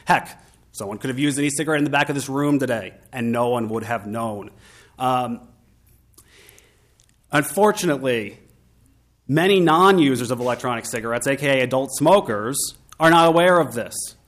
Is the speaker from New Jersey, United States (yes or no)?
yes; New Jersey, United States; I am from New Jersey, and I can confidently tell you, you will never enforce this law